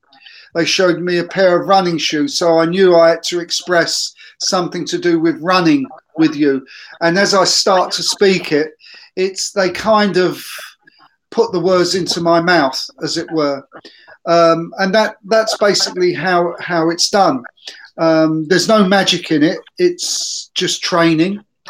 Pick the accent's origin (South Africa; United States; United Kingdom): United Kingdom; London; now in Vienna, Austria; I'm originally from London in the UK, and I'm broadcasting here on Podbean from Vienna, Austria.